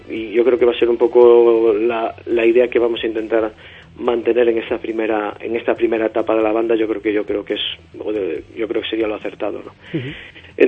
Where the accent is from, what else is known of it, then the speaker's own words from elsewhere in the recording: Galicia, Spain; Sí, vuelvo a lo de antes, somos gallegos.